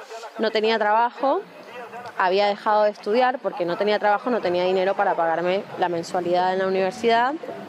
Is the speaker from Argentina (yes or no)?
no; Honduras; moved away; Soy de Honduras. Soy migrante.